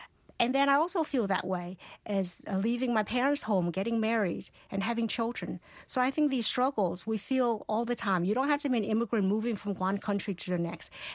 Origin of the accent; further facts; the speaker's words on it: Port Arthur, Texas, United States; also born or lived in Vietnam; now in New Jersey, United States; I grew up in Port Arthur, Texas, when we first arrived.